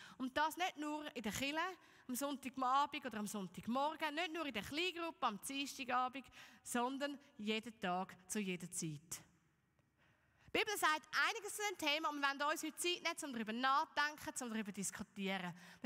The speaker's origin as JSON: {"language": "German", "region": "Zurich", "country": "Switzerland", "lives_now": "Aarau, Switzerland", "said": "für die euch nicht so gut kennt. Und ich bin zum Beispiel Zeuge davon, dass man sich auch als Zürcher gut in Aarau einleben kann und sich sehr wohlfühlen kann."}